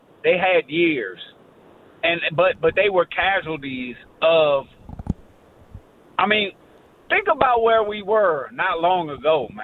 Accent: Washington, District of Columbia, United States; I'm from Northeast DC. I know what you're saying.

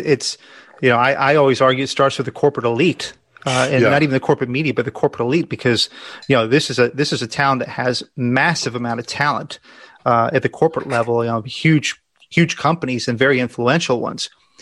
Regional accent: Illinois, United States; You know, I've wanted to stay in Illinois. This is my home state.

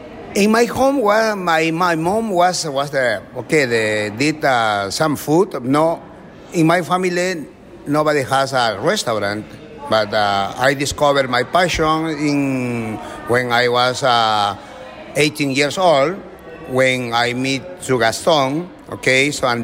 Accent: Ancash, Peru; I am from Ancash. This is a Lima, North Lima.

